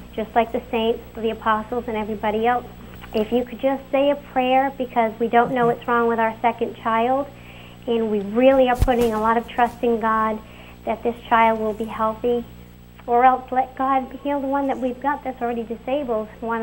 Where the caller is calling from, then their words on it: Massachusetts, United States; I'm from Massachusetts.